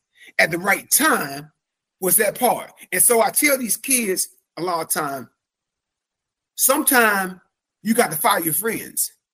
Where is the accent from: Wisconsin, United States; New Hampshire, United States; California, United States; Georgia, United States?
Georgia, United States; Atlanta; I was raised in Atlanta, Georgia.